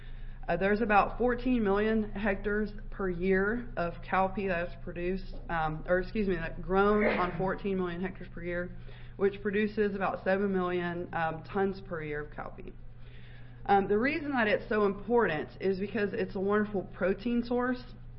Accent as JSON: {"language": "English", "region": "Texas", "country": "United States", "said": "I'm from Texas, so every year on New Year's Eve, my mom makes ham and rice and black-eyed peas."}